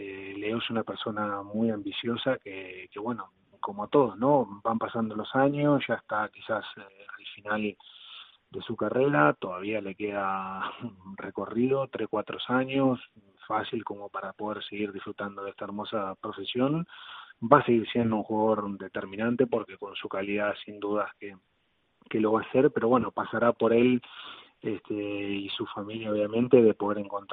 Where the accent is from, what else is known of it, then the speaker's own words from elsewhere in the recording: Argentina; como argentino